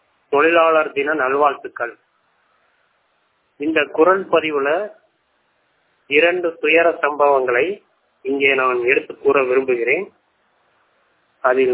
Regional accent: Virudhunagar, Tamil Nadu, India; நான் விருதுநகர் மாவட்டத்தை சேர்ந்தவன். நான் ஒரு முழு கண் பார்வையற்றோர் மாற்றுத்திறனாளி.

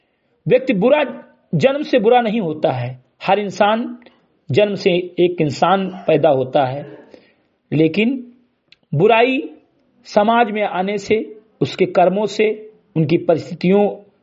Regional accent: Uttar Pradesh, India; ग्राम सभा से मरीगटई विकासखंड मेनपुरा जनपद बहराइच का मूल निवासी हूं

